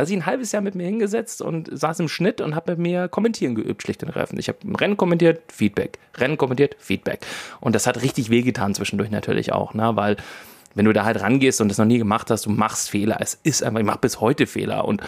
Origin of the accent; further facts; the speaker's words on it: Bavaria, Germany; Kommt ja auch aus Franken, genauso wie ich